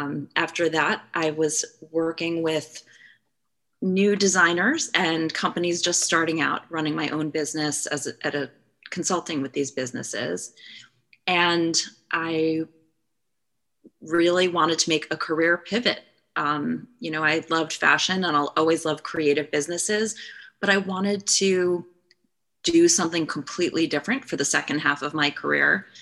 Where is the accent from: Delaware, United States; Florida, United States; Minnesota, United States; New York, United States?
New York, United States; I come from New York. And I live in New York